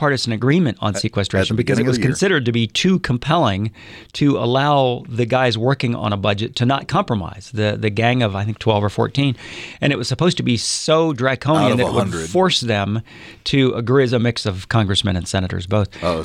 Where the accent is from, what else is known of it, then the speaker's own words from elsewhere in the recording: Ohio, United States; I'm from Ohio.